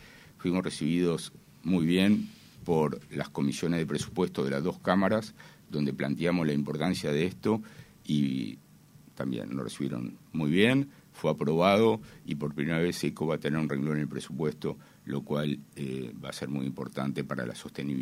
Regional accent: Uruguay; fue un gran honor como uruguayo, como médico uruguayo

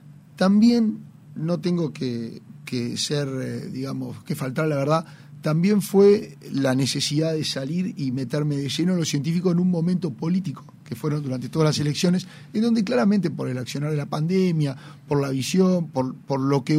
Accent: Parque del Plata, Canelones, Uruguay; porque históricamente yo me crié en Parque del Plata y voy y está ahí

